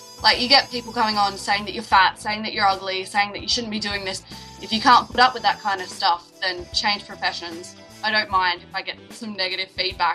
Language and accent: English; South Australia, Australia; I'm from South Australia